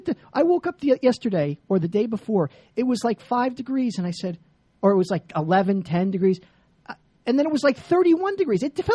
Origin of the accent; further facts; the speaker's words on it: New Jersey, United States; No, but I'm from Jersey. I had a downshift.